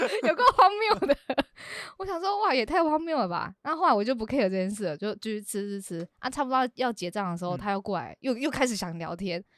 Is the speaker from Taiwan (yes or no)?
yes; Taiwan; 我们是台湾来的这样，我们就英文讲，就说啊 from 台湾